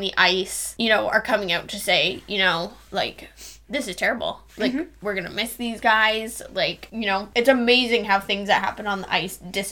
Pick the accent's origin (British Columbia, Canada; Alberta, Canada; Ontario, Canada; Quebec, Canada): Ontario, Canada; we're from Canada, and we're from Ontario